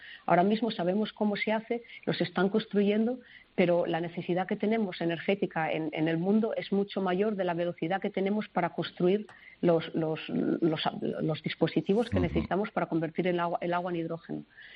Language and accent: Spanish; Asturias, Spain; Yo soy de Asturias, del norte de España.